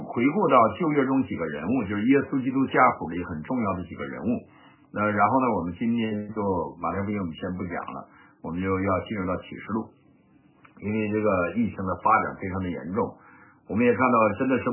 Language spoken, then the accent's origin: Chinese; Heilongjiang, China; 我们东北人，不是绥化的，就是明水的，再不就是安达的、望奎的，多得很。那这些城市都是我的家乡的城市